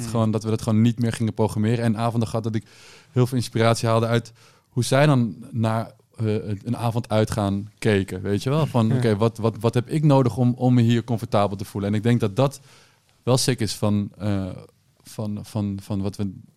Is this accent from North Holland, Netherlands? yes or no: yes; North Holland, Netherlands; Ik kom uit de buurt van Amsterdam.